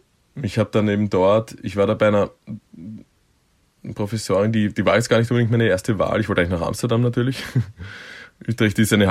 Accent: Vienna, Austria; nein, Austria, Vienna, Austria.

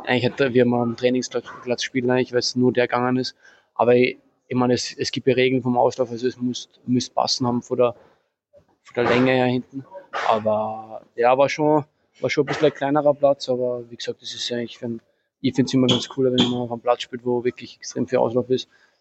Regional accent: Austria; born or raised there

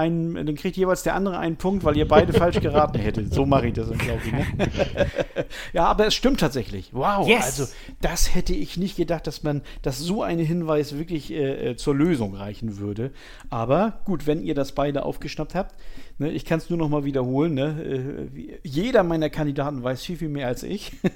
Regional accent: Hamburg, Germany; Also mir als Hamburger

